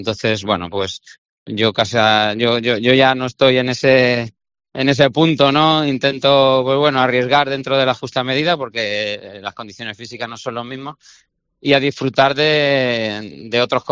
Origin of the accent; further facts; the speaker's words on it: Castilla-La Mancha, Spain; yo resaltaría los de mi tierra, los de la Sierra del Segura, yo soy de Yin